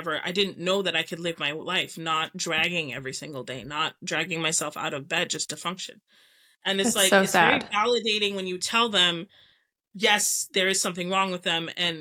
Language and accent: English; Canada; So to me, again, I grew up in Canada. I'm a Canadian. All of the training I'm talking about I had was mostly in Canada.